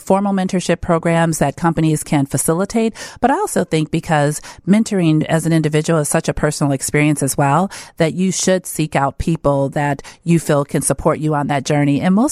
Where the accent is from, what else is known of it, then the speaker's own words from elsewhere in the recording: Wisconsin, United States; also born or lived in Chicago; Well, I was born here in Chicago. Okay. I was born in Inglewood, but then my mom moved us to Wisconsin pretty early in life.